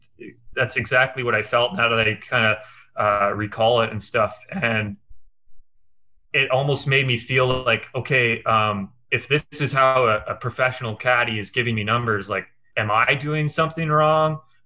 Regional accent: Kelowna, British Columbia, Canada; what was my hometown in Kelowna

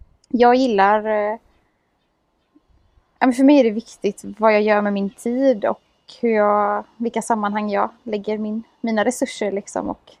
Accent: Tranås, Jönköping County, Sweden; Jag är uppvuxen i Lövsta kyrkan i Tranås.

